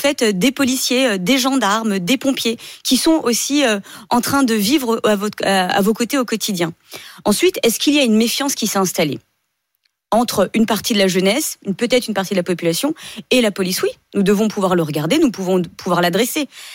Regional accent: Stains, Île-de-France, France; je viens moi-même des quartiers. J'ai grandi à Stein

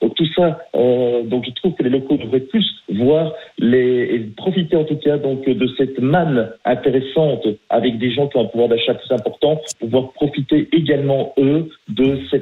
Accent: Belgium; moi je ne suis pas francilien, je suis belge, j'ai acheté une seconde résidence dans le Vaucluse.

